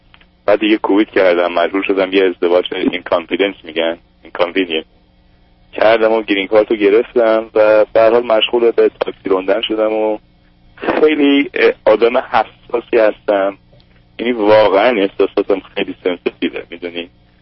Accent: Iran; moved away as an adult; now in United States; من حدود شاید بگم 28 سال آمریکا هستم، یعنی 19 سالم بود از ایران اومدم و زمان انقلاب بود.

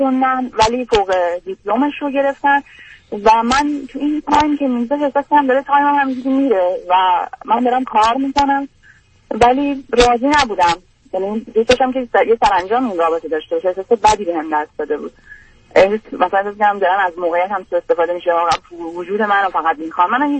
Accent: Iran; moved away; وقتی من از ایران رفتم

